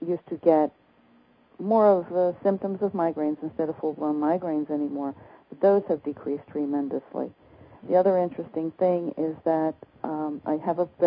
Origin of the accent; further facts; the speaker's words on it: South Carolina, United States; Now I'm from South Carolina, and it can get pretty warm and humid here.